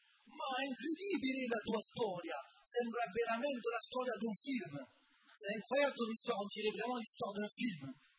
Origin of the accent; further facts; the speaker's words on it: Nîmes, Occitanie, France; born there; j'ai 47 ans, donc je suis né à Nîmes, dans le sud de la France, dans une famille de 5 enfants